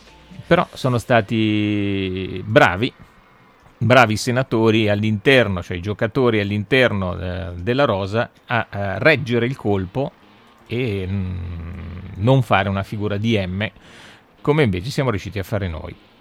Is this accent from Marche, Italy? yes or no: yes; Ancona, Marche, Italy; perché io sono d'Ancona